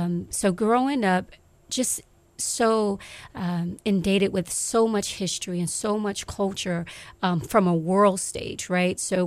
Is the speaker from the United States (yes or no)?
yes; Detroit, Michigan, United States; I grew up in Detroit, Michigan. My mother and father are still there today.